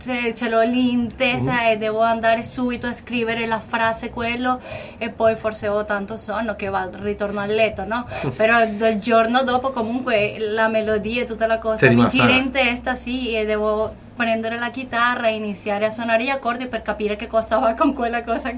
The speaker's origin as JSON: {"language": "Italian", "region": "Carabobo", "country": "Venezuela", "second_language": "Italian", "moved": "yes", "lives_now": "Italy", "said": "nel mio paese, per esempio, ogni tanto io ci andavo a un posto che si chiama Puerto Cabello e ci andavo spesso"}